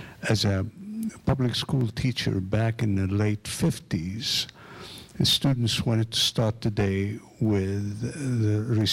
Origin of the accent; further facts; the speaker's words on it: Lebanon; But I come from Lebanon, where religion is, the country is based on religion.